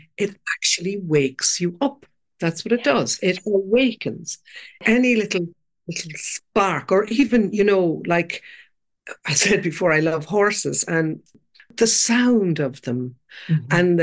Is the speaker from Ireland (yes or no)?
yes; Kilkenny, County Kilkenny, Ireland; I still live in Dublin and I'm from Kilkenny City. I grew up over a pub, but like then I went to Dublin, I lived there most of my life, brought my kids up there.